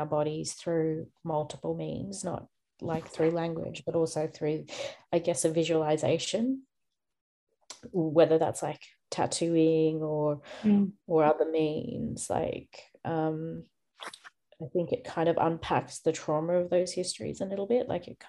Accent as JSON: {"language": "English", "country": "Fiji", "tie": "born there", "said": "But I'm from also in the north, but also I was born in Fiji."}